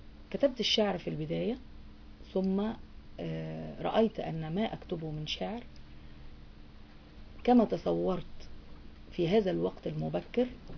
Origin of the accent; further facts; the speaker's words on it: Cairo, Cairo Governorate, Egypt; born there; أنا من مواليد القاهرة في 1954،